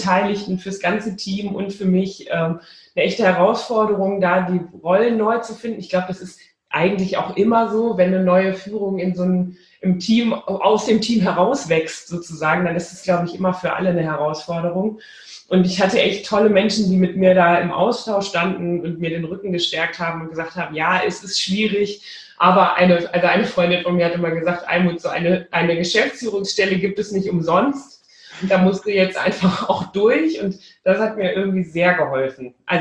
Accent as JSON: {"language": "German", "region": "Rhineland", "country": "Germany", "tie": "born there", "said": "Ich bin ja zu allem Überfluss auch noch zur Hälfte, wenn nicht ganz Rheinländerin, also ich bin im Rheinland geboren"}